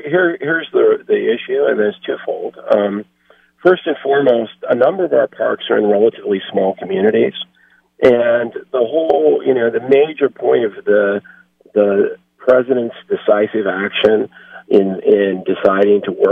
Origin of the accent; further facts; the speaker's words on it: the West, United States; I mean, I grew up in the West, and public lands played a key role in, respite, rejuvenation, solace, solitude.